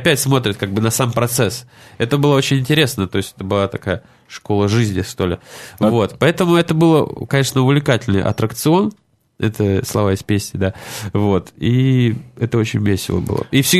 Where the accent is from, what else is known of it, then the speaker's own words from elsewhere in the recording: Russia; now in China; А я приехал из России, а так у меня 44-45 размер, в Китае очень трудно купить